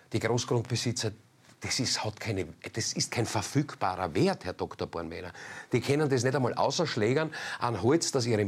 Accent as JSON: {"language": "German", "country": "Austria", "said": "dann zerstören wir am Ende die übergebliebenen Betriebe, die es bei uns in Österreich"}